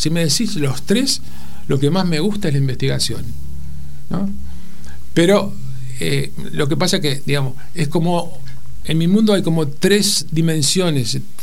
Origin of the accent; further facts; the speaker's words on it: Argentina; Acá Argentina, si bien nos creemos que somos especiales, y somos, de alguna forma.